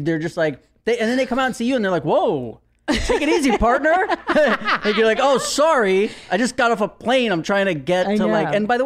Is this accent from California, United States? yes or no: no; New York, United States; I'm a New Yorker. But then people tell me New York is gross.